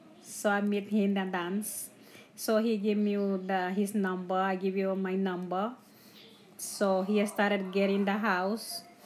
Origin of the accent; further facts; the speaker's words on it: Honduras; also born or lived in Mexico; now in United States; I came from Honduras to Mexico. I lived in Mexico for 2 years. After 2 years, I decided to come to the United States.